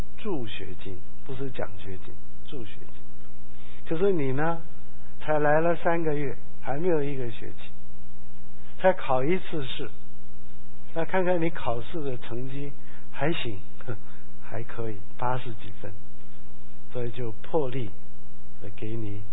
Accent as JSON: {"language": "Chinese", "country": "Hong Kong", "said": "我开始的神学院里面，我们香港人是比较着重穿的"}